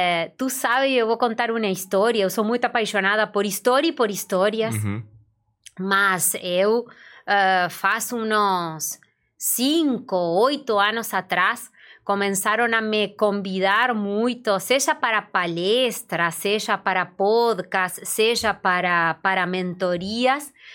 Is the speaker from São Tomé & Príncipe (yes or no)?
no; Uruguay; Portuguese is a second language; now in Brazil; eu sou uruguaia, faz uns 14, 15 anos que estou morando no Brasil. Sotaque a gente nunca perde, tá? sempre lembra do espanhol.